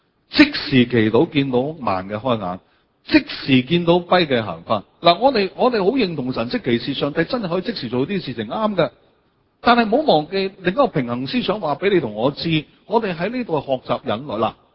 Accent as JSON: {"language": "Cantonese", "country": "China"}